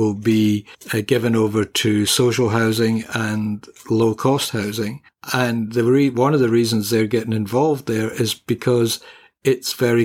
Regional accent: United Kingdom; now in Australia; growing up in Britain

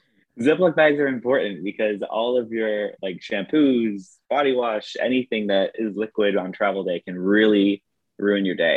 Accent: Canada; I'm from Canada. I've been cold for years.

